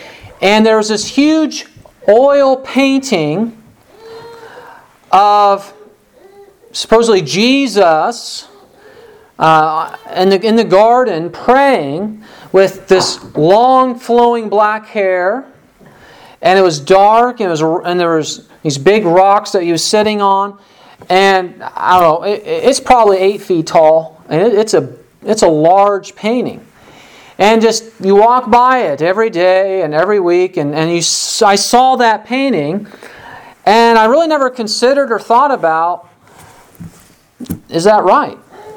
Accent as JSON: {"language": "English", "region": "Illinois", "country": "United States", "tie": "born or raised there", "said": "I remember growing up in Illinois at a small Baptist church"}